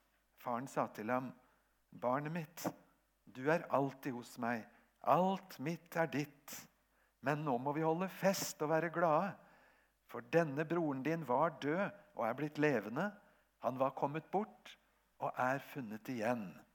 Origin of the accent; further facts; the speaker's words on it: Japan; Jeg født og vokst opp i Japan som misjonærbarn.